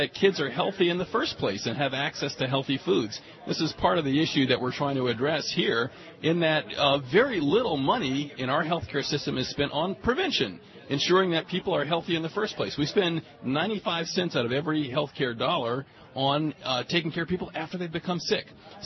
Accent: Detroit, Michigan, United States; Just to give you an example, my hometown of Detroit currently doesn't have a single major grocery store or supermarket within the city limits.

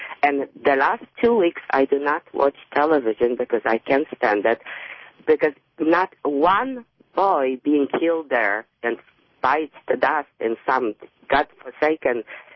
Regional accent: Poland; I grew up in Poland after the war.

